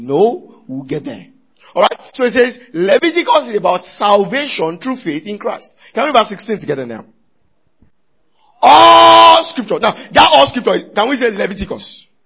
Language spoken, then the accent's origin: English; Nigeria; What's Africans? I'm Nigerian. I'm not African.